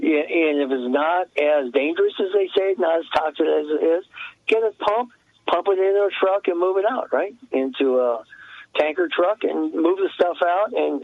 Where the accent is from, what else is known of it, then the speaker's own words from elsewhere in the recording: California, United States; when I grew up in California